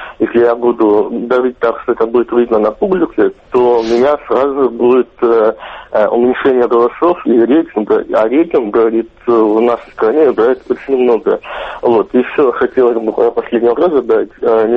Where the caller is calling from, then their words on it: Moscow, Russia; Добрый день, Анна. Добрый день, Алина.